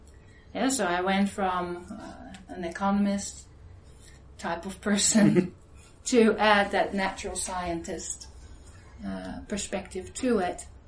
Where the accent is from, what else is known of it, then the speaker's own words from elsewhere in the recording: Hoogvliet, South Holland, Netherlands; also born or lived in Rotterdam; now in New Zealand; I grew up in the Netherlands. I was born in Rotterdam. I grew up in a town, a small town called Hoogvliet, close to Rotterdam, which is pretty much under the smokestacks of the Royal Dutch Shell refineries.